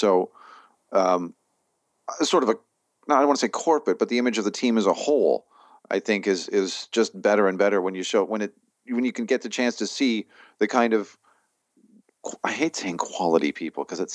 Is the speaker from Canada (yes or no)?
yes; Canada; as a Canadian, I mean, we were not involved in the election.